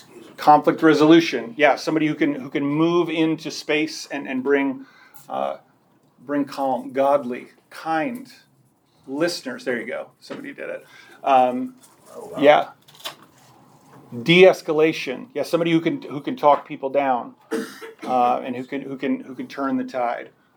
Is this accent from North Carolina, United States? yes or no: no; Union, New Jersey, United States; I grew up in Union, New Jersey.